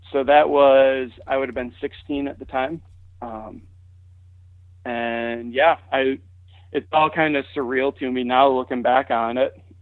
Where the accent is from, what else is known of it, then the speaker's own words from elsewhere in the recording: Michigan, United States; And, and growing up in Michigan, we had, rough grouse and woodcock were the main upland birds.